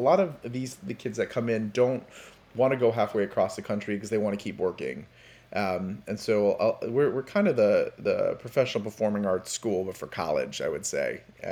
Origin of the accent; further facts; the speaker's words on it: Miami, Florida, United States; You know, I'm a kid from Miami, Florida, who just kind of had ambition and figured it out there.